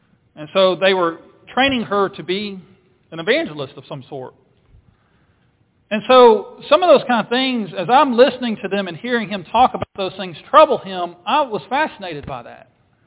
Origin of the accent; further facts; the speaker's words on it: Nashville, Tennessee, United States; But that's where I was born and raised, was in the Nashville area.